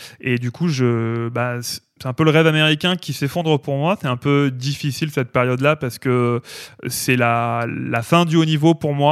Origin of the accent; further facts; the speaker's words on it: Nîmes, Occitanie, France; Moi, je suis né à Nîmes. J'ai grandi à quelques centaines de mètres des arènes de Nîmes, quand même l'une des plus belles salles de concert en France.